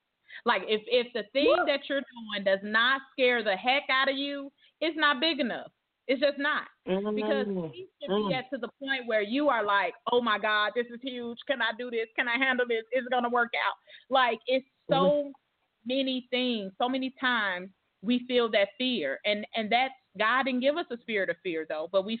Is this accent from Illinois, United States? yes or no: yes; Chicago, Illinois, United States; I'm a girl from Roseland. I'm a girl from the south side of Chicago, Chicago Public School